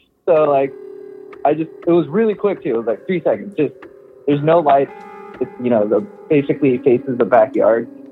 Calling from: Miami, Florida, United States; I'm calling from Miami.

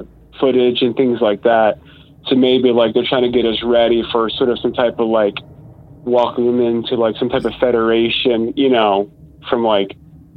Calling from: Buffalo, New York, United States; I'm calling from Buffalo, New York.

